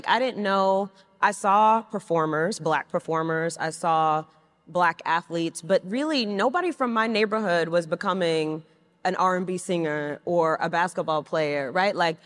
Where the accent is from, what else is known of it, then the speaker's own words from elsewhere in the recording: New York City, New York, United States; And I grew up in Flushing, Queens, right?